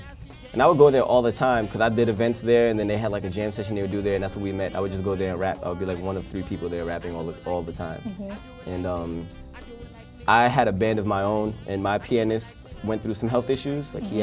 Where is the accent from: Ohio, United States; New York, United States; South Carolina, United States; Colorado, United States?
New York, United States; Brooklyn; Facts. I'm right from Bed-Stuy.